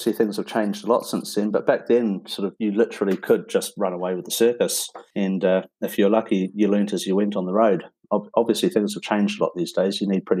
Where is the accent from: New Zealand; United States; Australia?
New Zealand; Well, I started in the circus business back in New Zealand. I'm from New Zealand.